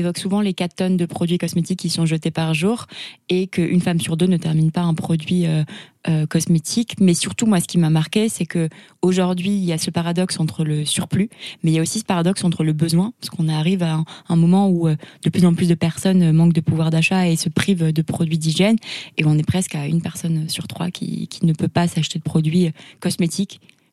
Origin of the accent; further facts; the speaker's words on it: Southern France, France; j'ai 27 ans et je suis la cofondatrice de Grise et je suis originaire du sud de la France.